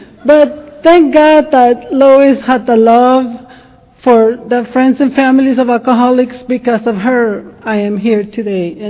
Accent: Ensenada, Baja California, Mexico; I am from Ensenada, Mexico.

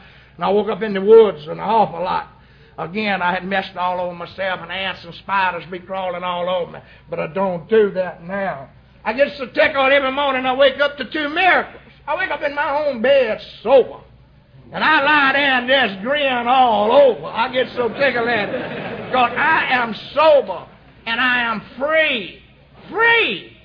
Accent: Lincoln, United States; I was born and reared in Lincoln. I was a football hero coach in Lincoln.

